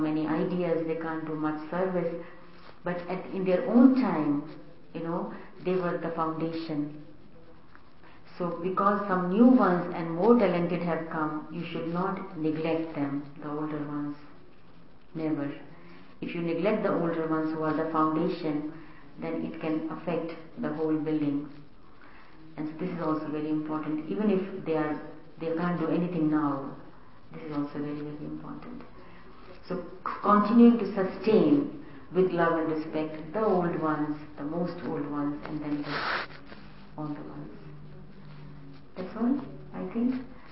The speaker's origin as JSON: {"language": "English", "region": "Delhi", "country": "India", "said": "I am from originally from Delhi"}